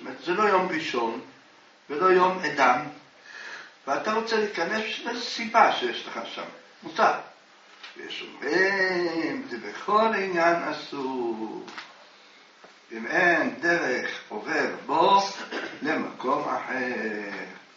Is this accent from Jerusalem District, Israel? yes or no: yes; Jerusalem, Jerusalem District, Israel; אנחנו ירושלמים, קראנו לזה רחוב חבשים.